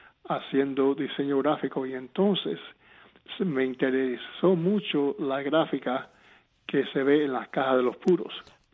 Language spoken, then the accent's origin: Spanish; Cuba; mi niñez en Cuba